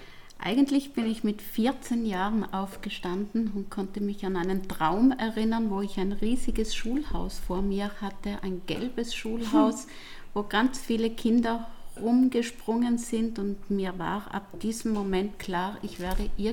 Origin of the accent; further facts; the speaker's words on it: Trentino-Alto Adige, Italy; Ja, man muss dazu sagen, ich komme aus Südtirol.